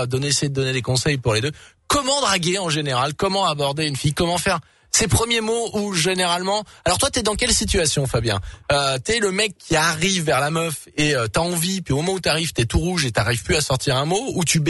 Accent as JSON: {"language": "French", "town": "Saint-Étienne", "region": "Auvergne-Rhône-Alpes", "country": "France", "tie": "born there", "said": "je suis né à Saint-Étienne. Ah, mais non, mais ça fait quoi? Ça fait 6 ans que je suis dans la région Auvergne-Rhône-Alpes."}